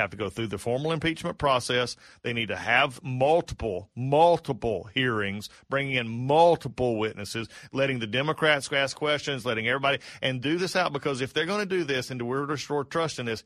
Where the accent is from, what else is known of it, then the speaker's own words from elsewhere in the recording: United States; it's a part of who we are as an American, it's that adventurous spirit.